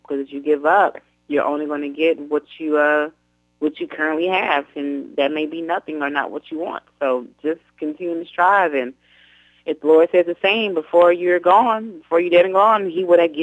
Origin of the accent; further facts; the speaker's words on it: Fort Worth, Texas, United States; back in my hometown of Fort Worth.